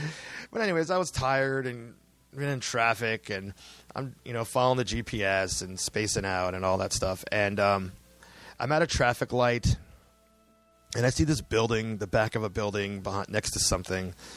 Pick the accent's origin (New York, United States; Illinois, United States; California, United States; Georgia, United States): California, United States; I grew up in Southern California.